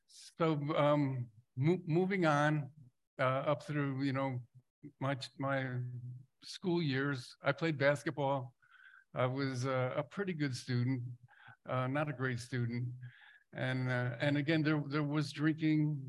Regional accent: Poughkeepsie, New York, United States; I was born and raised in Poughkeepsie, New York, and in the Mid-Hudson Valley, about 75 miles north of New York City.

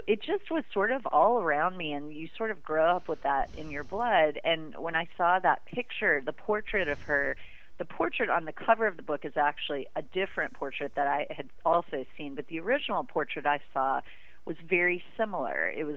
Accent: Richmond, Virginia, United States; I grew up in Richmond, kind of a similar background.

